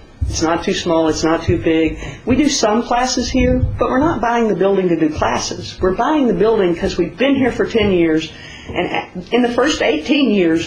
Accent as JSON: {"language": "English", "region": "Texas", "country": "United States", "tie": "born or raised there", "lives_now": "Philadelphia, United States", "said": "I grew up in Texas and riding horses, and it seemed like a natural fit."}